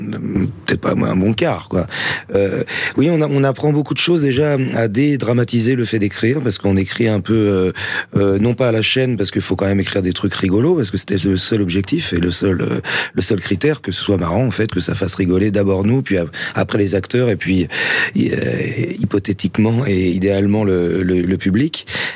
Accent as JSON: {"language": "French", "country": "France", "accent": "French", "said": "ça m'a surtout appris à conserver mon accent français parce que ça plaisait beaucoup aux filles. Donc j'ai pas du tout l'accent américain. J'ai conservé un accent très"}